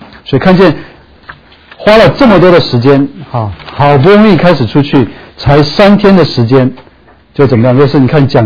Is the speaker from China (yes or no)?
yes; China; 然后继续看到第4节开始啊，我们中国人最喜欢读这一段